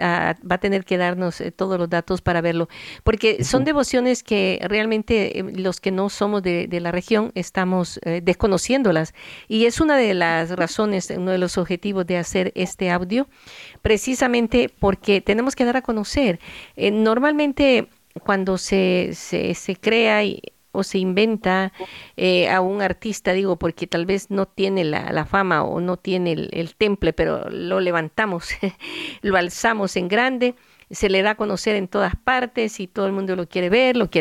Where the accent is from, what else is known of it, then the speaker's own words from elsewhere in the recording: Aguilares, San Salvador, El Salvador; en Aguilares, allá en mi pueblito